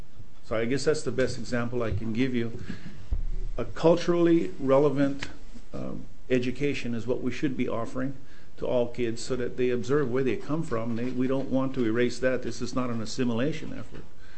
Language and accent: English; Hawaii, United States; I'm Hawaiian. We spoke Pidgin English. We didn't speak regular English where we grew up.